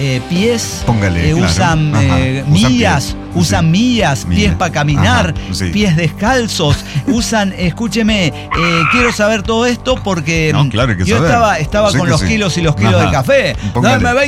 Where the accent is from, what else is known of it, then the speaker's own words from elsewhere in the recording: Puebla, Mexico; me recordaron algo peculiar que está pasando, al menos en mi pueblo. Estamos aquí en un pueblo de Puebla.